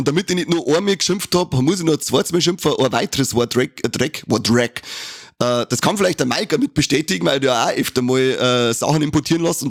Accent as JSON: {"language": "German", "region": "Bavaria", "country": "Germany", "said": "bei uns in Bayern sagt man, der Schotter soll scheinen halt nicht, gell?"}